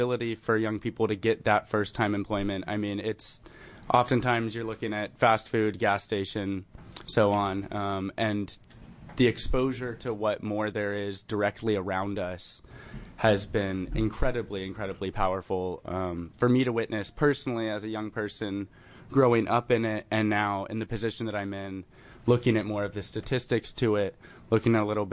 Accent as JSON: {"language": "English", "town": "Sandy", "region": "Oregon", "country": "United States", "tie": "born or raised there", "said": "I was born and raised in Sandy, Oregon."}